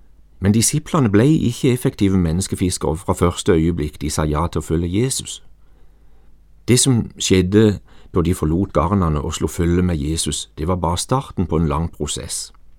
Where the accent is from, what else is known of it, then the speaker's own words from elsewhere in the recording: Flekkerøy, Agder, Norway; Jeg vokste opp på Flekkerøy ut forbi Kristiansand, og jeg lærte tidlig å sette pris på sjølivets gleder.